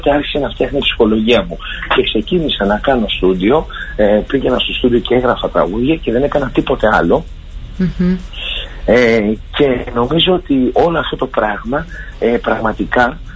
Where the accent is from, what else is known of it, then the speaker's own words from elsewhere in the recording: Greece; με έκανε να αισθανθώ τόσο υπερήφανο που είμαι Έλληνας.